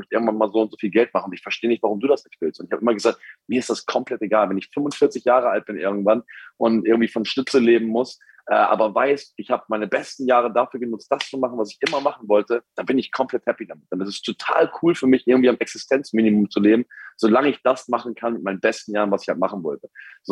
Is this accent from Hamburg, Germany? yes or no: yes; Hamburg, Germany; ich komme aus Hamburg.